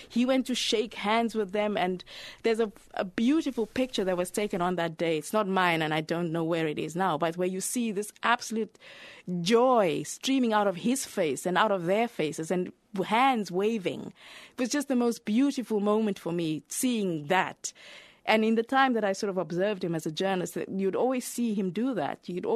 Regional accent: Kliptown, Gauteng, South Africa; Because I told him I was from Cliptown, and he said, do you know the Lollins? And I said, yes, I lived opposite the Lollins.

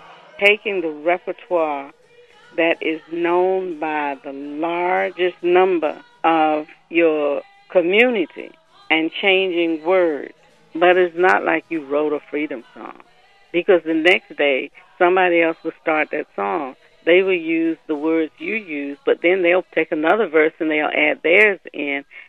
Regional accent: the South, United States; Growing up in the South, we learned spirituals from slavery.

